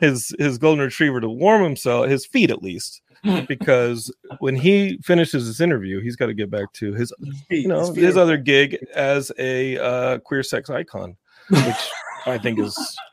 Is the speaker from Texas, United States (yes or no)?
yes; Austin, Texas, United States; And I grew up in Austin.